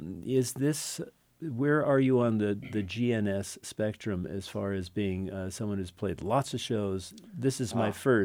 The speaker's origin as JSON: {"language": "English", "town": "San Francisco", "region": "California", "country": "United States", "tie": "born or raised there", "said": "I grew up with one in San Francisco"}